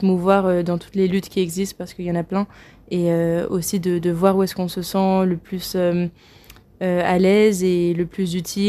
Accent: Vienne, Auvergne-Rhône-Alpes, France; moved away; je viens de Vienne, c'est une petite ville au sud de Lyon en Isère. Je suis moitié espagnole parce que ma maman est de Séville et j'ai grandi du coup un peu en grande partie à Vienne

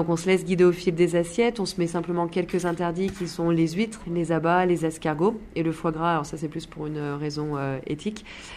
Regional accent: Péronnas, Auvergne-Rhône-Alpes, France; moi je suis de Perona, donc on est parti quelques années, notamment en Bretagne et en Nouvelle-Zélande, et on a voulu revenir poser nos valises dans la région

